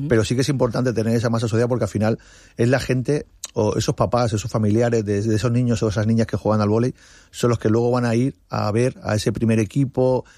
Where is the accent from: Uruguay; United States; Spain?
Spain; Benidorm, Valencian Community; ama a la ciudad de Benidorm, porque somos todos de Benidorm